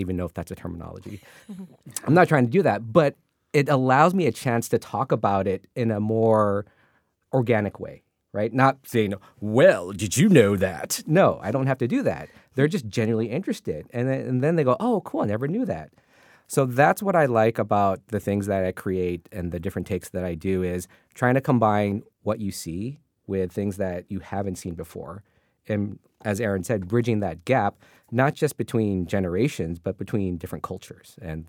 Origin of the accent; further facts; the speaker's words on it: United States; being a Filipino here in the States and growing up here.